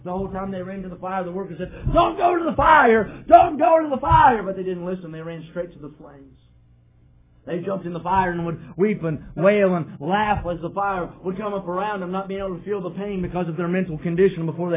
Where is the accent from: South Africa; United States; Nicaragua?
United States; West Virginia; now in Charlotte, United States; We grew up in West Virginia, but now we live outside of Charlotte, North Carolina.